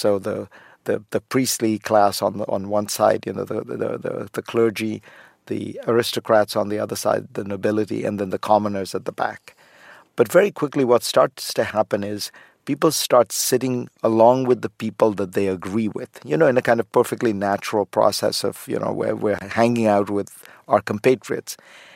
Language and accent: English; India; because I'm not just from India, I'm an Indian Muslim